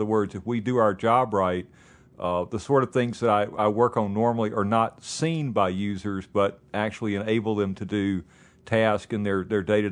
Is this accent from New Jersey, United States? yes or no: no; Louisiana, United States; Louisiana, which is my home state